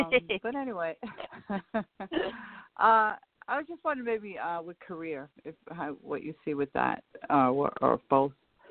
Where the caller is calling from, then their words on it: New York, United States; Hi, I'm calling from New York.